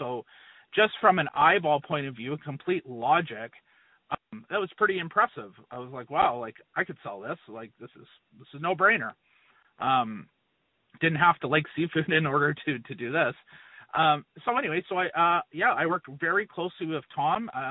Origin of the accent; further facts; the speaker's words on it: Maple Ridge, British Columbia, Canada